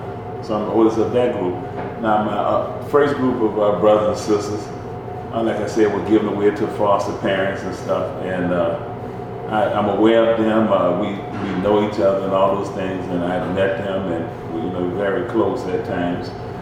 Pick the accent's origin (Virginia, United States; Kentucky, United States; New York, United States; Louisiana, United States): Louisiana, United States; New Orleans; I'm basically from New Orleans. I grew up in New Orleans 64 years. Went to the public schools in New Orleans.